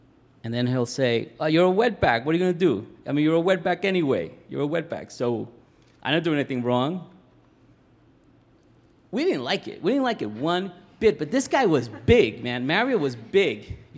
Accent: New York City, New York, United States; So I'm from the Spanish Harlem section of New York City.

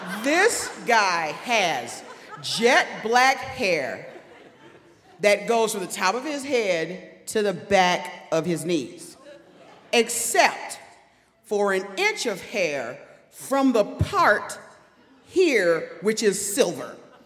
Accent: Detroit, Michigan, United States; Okay, now I'm mad. Okay, because I'm from Detroit and you are trying to hustle a hustler.

